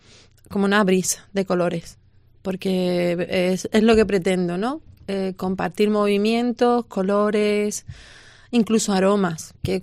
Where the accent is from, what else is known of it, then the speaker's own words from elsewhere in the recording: Andalusia, Spain; aunque siendo andaluza, pues mucha gente me preguntaba